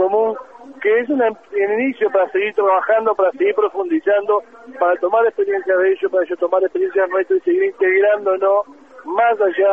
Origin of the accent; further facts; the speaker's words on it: Uruguay; para nosotros como uruguayos, como parte también de toda esta gran patria de Latinoamérica